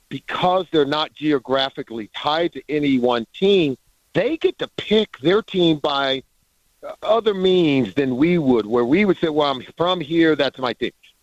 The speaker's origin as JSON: {"language": "English", "region": "California", "country": "United States", "tie": "born or raised there", "said": "I grew up in California. I had an aunt that lived up near San Francisco in Redwood City."}